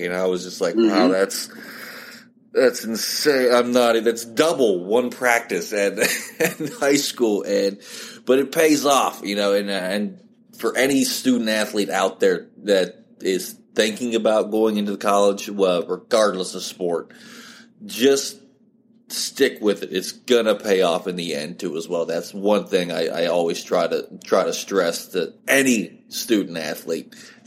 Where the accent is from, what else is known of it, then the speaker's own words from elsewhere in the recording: West Virginia, United States; now in Ohio, United States; Born and raised in West Virginia. I live in Ohio now.